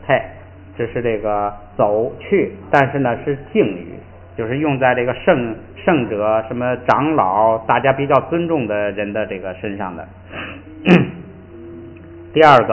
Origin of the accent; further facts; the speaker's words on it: Shandong, China; accent: Shandong; 跟咱们山东话那个说话的说差不多山东话说话就是说血